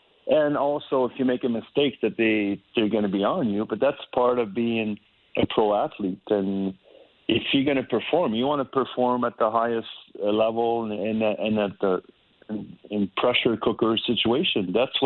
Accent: Montreal, Quebec, Canada; playing in my hometown in Montreal was a dream come true

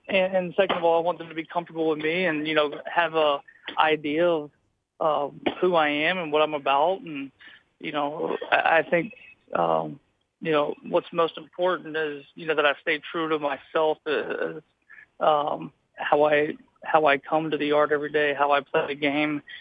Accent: the South, United States; I'm from the South, and I mean, I've been away from the humidity for so long now

